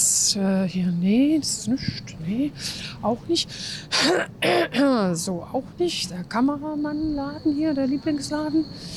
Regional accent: Erfurt, Thuringia, Germany; selbst als Erfurter

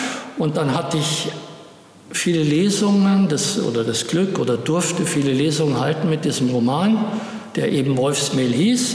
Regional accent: Bavaria, Germany; meine Heimat ist eben auch, das zweite Standbein ist eben auch Bayern, die Oberpfalz, wo ich aus einem kleinen Dorf stamme.

